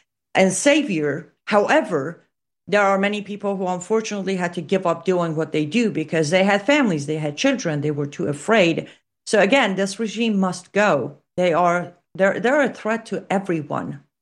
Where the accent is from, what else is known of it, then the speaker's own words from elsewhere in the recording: United States; including myself as an American Iranian